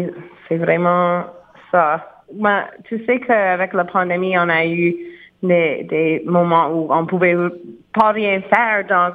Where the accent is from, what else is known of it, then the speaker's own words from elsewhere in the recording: Antigonish, Nova Scotia, Canada; Oui, bien, je suis originaire de Antigonish, qui n'est pas si loin. Donc, j'ai grandi dans une famille où ça joue le violon, c'est des fêtes chez nous.